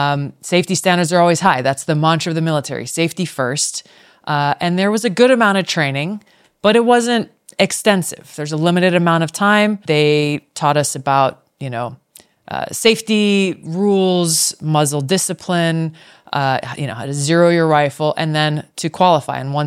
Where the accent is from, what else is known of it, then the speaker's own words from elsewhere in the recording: Hawaii, United States; I grew up in Hawaii, in a state that still has very restrictive gun laws. So I didn't have much exposure to firearms growing up.